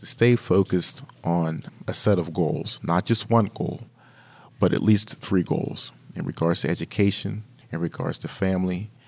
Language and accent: English; Homewood, United States; Growing up in Homewood, you saw some trees somewhere, but it wasn't anywhere as near as the wonderful and beautiful forest we have here. I'm in the state of Pennsylvania.